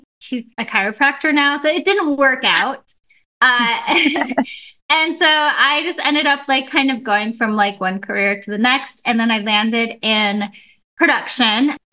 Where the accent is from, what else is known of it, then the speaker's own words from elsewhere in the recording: Iowa, United States; also born or lived in Wisconsin; I'm a Midwestern girl. I grew up in the Midwest, Iowa, Wisconsin. I grew up mostly in Iowa. My parents live in Wisconsin now.